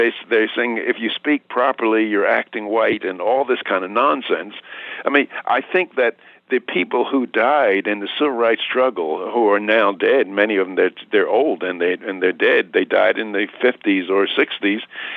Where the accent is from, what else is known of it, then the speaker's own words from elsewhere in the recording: Philadelphia, Pennsylvania, United States; I grew up in the Richard Allen Housing Project in North Philadelphia